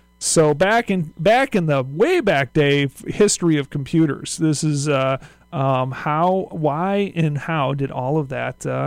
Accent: Minnesota, United States; Growing up in Minnesota, I definitely was very, very familiar with the various.

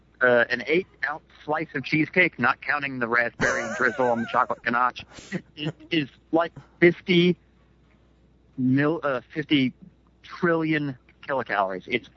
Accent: Louisville, Kentucky, United States; It'll be held over Easter weekend in my hometown of Louisville, Kentucky.

